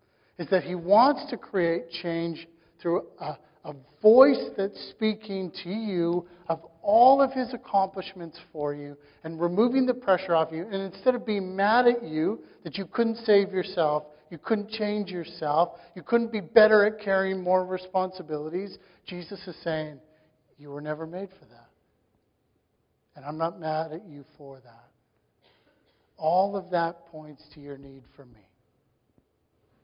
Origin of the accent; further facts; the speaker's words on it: Saskatchewan, Canada; I grew up in Saskatchewan.